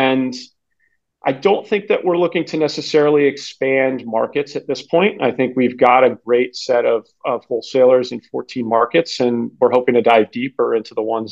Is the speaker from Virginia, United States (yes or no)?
yes; Virginia, United States; We wanted to actually build the business where my hometown is, or I grew up in the Mid-Atlantic, so Northern Virginia.